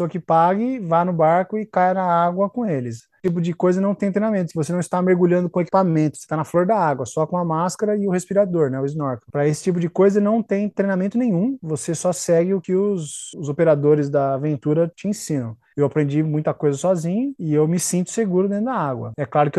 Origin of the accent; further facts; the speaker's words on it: Americana, São Paulo, Brazil; now in United States; eu vinha de Americana, que é a cidade para onde eles foram e tem uma raiz histórica ligada com diversas nuances históricas.